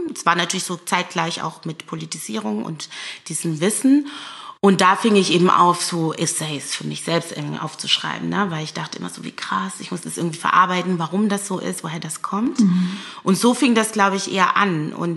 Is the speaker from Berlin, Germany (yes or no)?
no; Baden-Württemberg, Germany; Also ich komme aus dem Schwäbischen